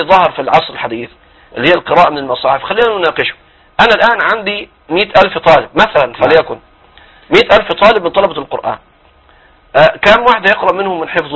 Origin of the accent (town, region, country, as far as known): Egypt